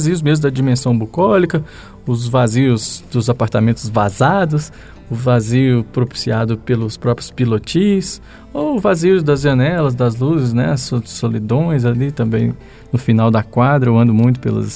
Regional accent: Rio de Janeiro, Brazil; now in Goiás, Brazil; essa ausência de mar, vim do Rio para Goiás, a perda do mar

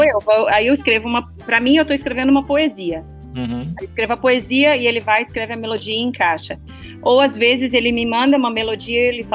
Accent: Brazil; Eu amo a língua portuguesa, sou brasileira, não nego que sou brasileira, eu amo a bossa nova.

